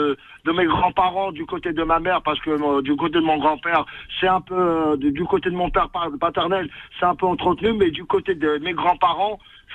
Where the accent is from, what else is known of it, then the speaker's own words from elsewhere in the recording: Barbacha, Béjaïa Province, Algeria; Je suis de Barbacha exactement.